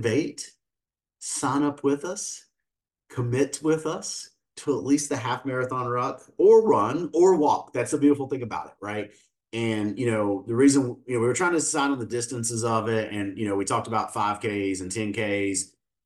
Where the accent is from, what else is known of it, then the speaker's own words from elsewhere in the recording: West Virginia, United States; I'm from West Virginia originally, love the West Virginia mountains.